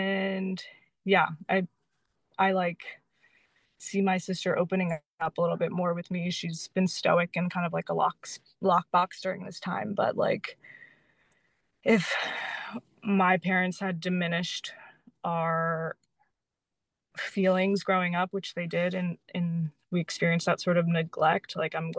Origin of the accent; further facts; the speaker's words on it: Pennsylvania, United States; I moved away from my family to Utah. I'm from Pennsylvania, so like I got away.